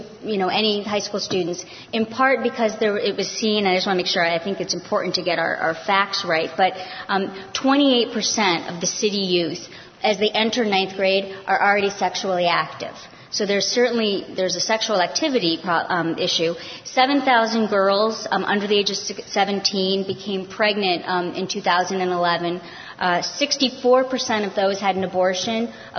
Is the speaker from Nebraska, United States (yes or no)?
no; New York, United States; I'm from New York. I'm actually from the wonderful green part, but New York City is what people think of when they think of New York.